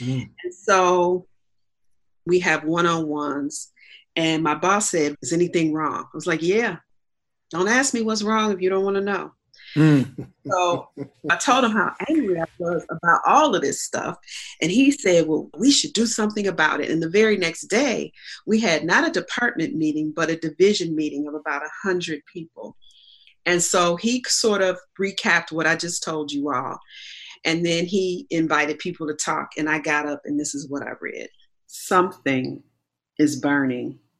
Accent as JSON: {"language": "English", "town": "Evanston", "region": "Illinois", "country": "United States", "tie": "born or raised there", "said": "That's the kind of white folks that I grew up in Evanston."}